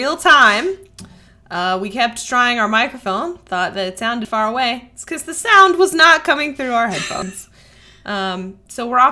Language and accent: English; Tennessee, United States; but I grew up in Tennessee and Anna grew up in San Diego, so it is cold.